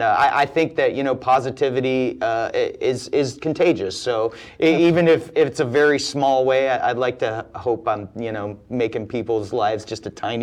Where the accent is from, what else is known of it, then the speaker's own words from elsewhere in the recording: North Carolina, United States; just a couple hours drive basically from where I grew up in North Carolina.